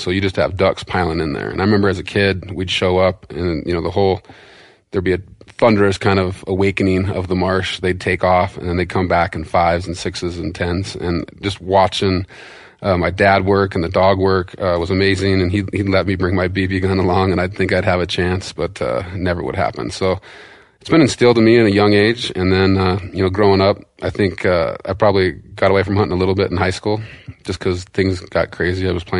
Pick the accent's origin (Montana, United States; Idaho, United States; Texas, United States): Montana, United States; But so I grew up on the East Fork, fishing like salmon fly hatch there.